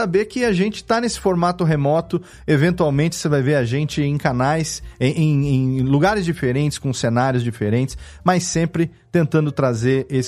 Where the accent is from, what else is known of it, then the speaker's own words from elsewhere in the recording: Serra Negra, São Paulo, Brazil; eu estou aqui em Serra Negra, que é onde eu moro, na minha cidade natal.